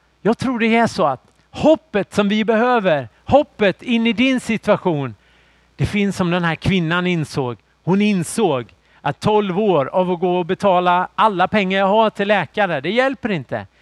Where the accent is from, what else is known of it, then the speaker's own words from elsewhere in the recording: Jönköping, Jönköping County, Sweden; när jag växte upp i Jönköping så var man ju på hockey.